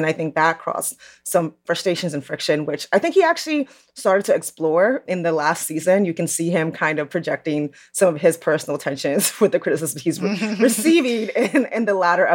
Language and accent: English; New York, United States; I'm not from the Atlanta area. I'm from New York